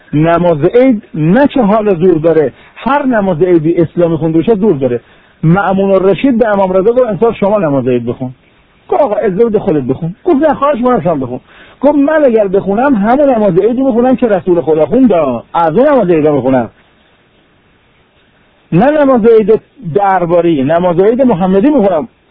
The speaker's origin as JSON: {"language": "Persian", "country": "Iran", "said": "خدا رو شکر که ما ایرانی هستیم، خدا رو شکر که ما اسلاممون اسلام قرآنیه."}